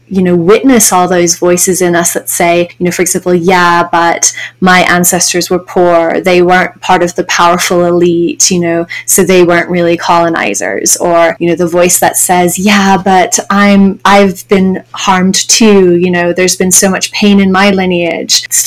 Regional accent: England, United Kingdom; now in United States; So I spent a good portion of my childhood in England, growing up in England.

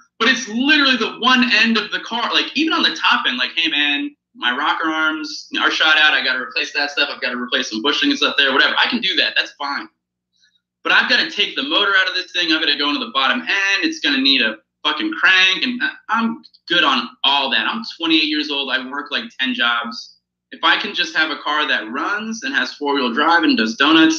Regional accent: New Jersey, United States; you know, I'm from New Jersey, so I'm naturally just a cynical human being

